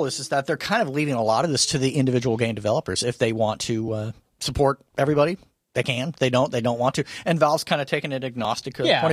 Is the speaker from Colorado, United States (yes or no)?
no; Missouri, United States; Like I said, I'm from Missouri.